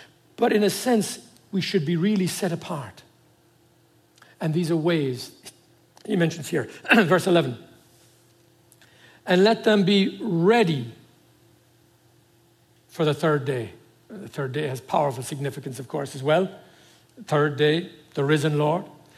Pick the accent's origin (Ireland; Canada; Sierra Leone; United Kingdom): Ireland; now in California, United States; I grew up with that in Ireland, and both in the Catholic Church originally and then my Presbyterian aspect side.